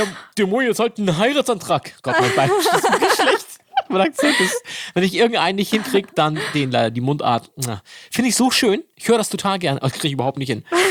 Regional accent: Hamburg, Germany; Das ist nochmal für mich als Hamburger.

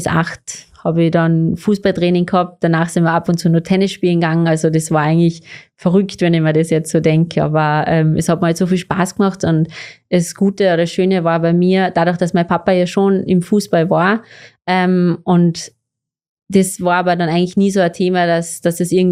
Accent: Austria; Hauptschule und Gymnasium ist bei uns in Österreich eigentlich kein Unterschied.

